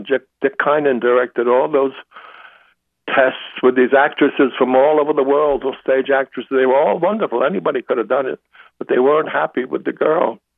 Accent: Ireland; I said, I'm Irish, I cry at the drop of a hat, and I cried over that.

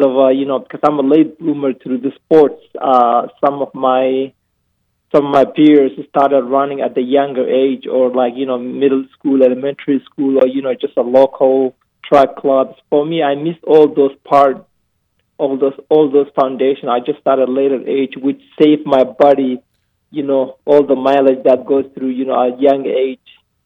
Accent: Somalia; now in United States; growing up in Somalia, coming to U.S., what this country has done for me.

